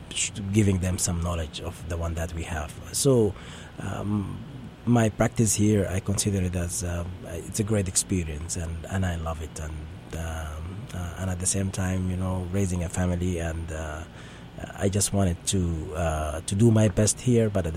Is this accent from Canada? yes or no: no; South Sudan; I'm an American citizen, but at the same time, I'm a South Sudanese, and I still have a lot of love and passion to help.